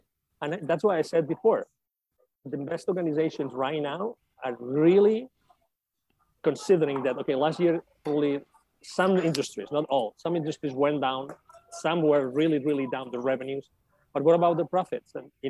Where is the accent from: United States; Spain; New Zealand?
Spain; English is a second language; moved away; also born or lived in Latin America; I mean, I'm originally from Spain, from Europe, but I lived in Latin America for many years